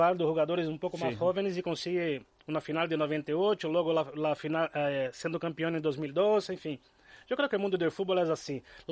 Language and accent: Spanish; Brazil; vengo de Brasil